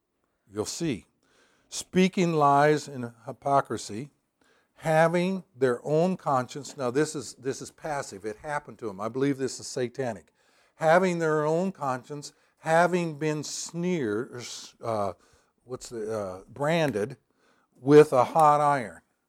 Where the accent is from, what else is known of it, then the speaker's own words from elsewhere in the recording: the South, United States; when I was growing up in the South, they had legalism out the gazoo.